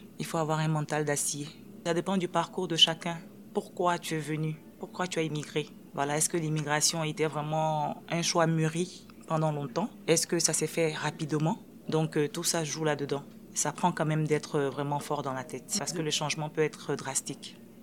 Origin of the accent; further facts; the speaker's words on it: Côte d’Ivoire; moved away as an adult; Je viens de la Côte d'Ivoire.